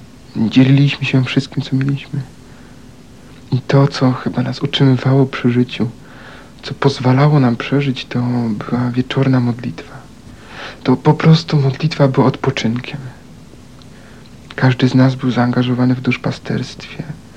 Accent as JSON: {"language": "Polish", "town": "Krotoszyn", "region": "Greater Poland Voivodeship", "country": "Poland", "said": "Jestem z małego miasta, z Wielkopolski, z Krotoszyna. Do Teze przyjechałem 2 lata temu."}